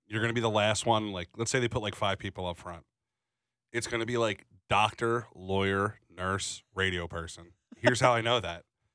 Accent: Philadelphia, Pennsylvania, United States; we're from Northeast Philly, whatever.

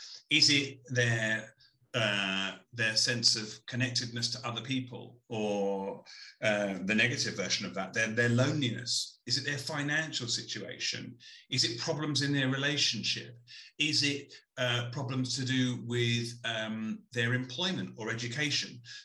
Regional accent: Barnet, London, United Kingdom; also born or lived in Enfield / Edmonton; I was born in Enfield, raised in Edmonton between the ages of 0 to 6, and then grew up for the rest of my life in Barnet.

